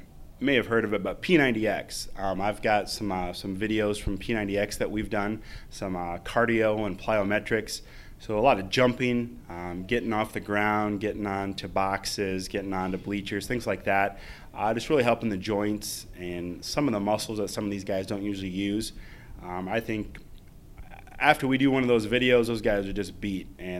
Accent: Iowa, United States; I'm originally from Northwest Iowa.

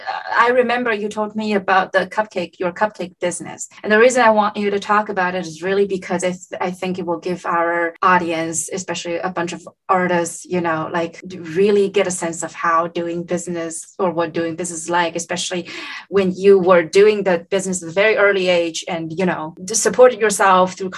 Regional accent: China; I was born and raised in China.

